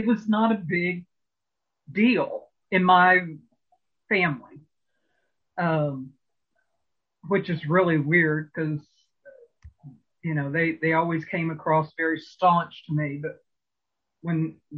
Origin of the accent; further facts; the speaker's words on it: Lexington, United States; So growing up in Lexington was storybook for the most part, and then you had your little rough edges, but for the most part it was typical mid-America.